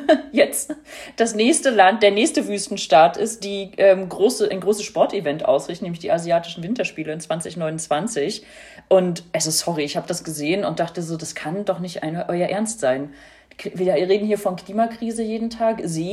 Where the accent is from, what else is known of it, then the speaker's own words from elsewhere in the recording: East Germany, Germany; weil ich ja als Ossi auch einen Hang in die Richtung habe